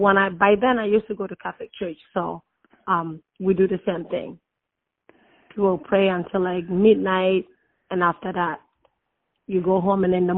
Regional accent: Sudan; English is a second language; moved away as an adult; now in United States; I came from Sudan through Egypt. We got here in America in November 2003. I was 23 years when I got to America.

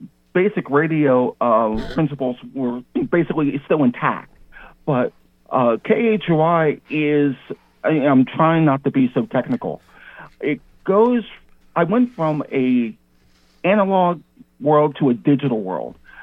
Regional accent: New Jersey, United States; Where I grew up in New Jersey, which is, I was born in Cumberland County. Cumberland County is rather rural in a lot of places. It's known for growing eggplants.

